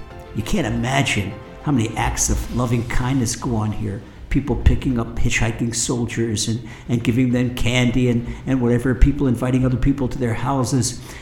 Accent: Ashdod, Southern District, Israel; there's barely any hate and racism in my hometown of Ashdod, especially in all the south of Israel.

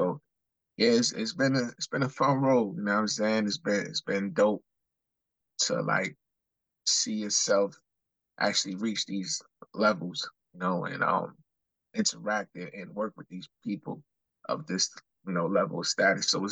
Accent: New Jersey, United States; But growing up in New Jersey, though, it was like it was pretty rough. It wasn't really cool to be like Haitian.

